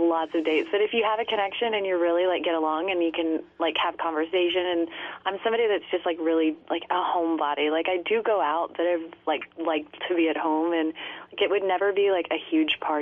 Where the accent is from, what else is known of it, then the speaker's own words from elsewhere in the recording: Texas, United States; It was good. It was it's a small town, 10,000 people town, like right on the water.